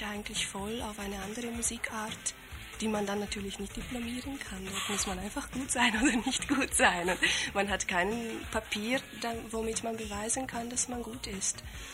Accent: Slovenia; ich komme aus Slowenien

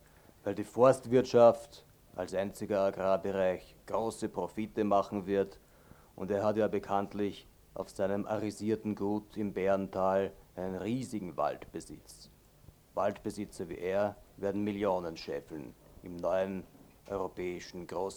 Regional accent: Austria; Man muss sich ja vorstellen, bei uns in Österreich gibt es ja noch viel mehr Bauern

